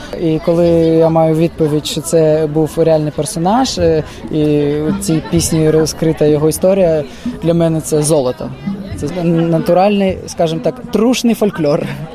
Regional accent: Odesa, Odesa Oblast, Ukraine; А я пацан з Одеси, я родом з Молдаванки

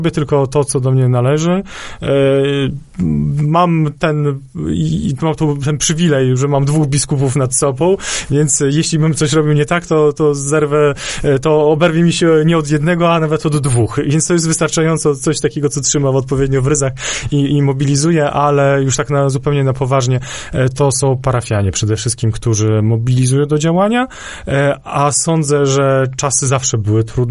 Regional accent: Podlaskie Voivodeship, Poland; ja jestem z Białostoczyzny

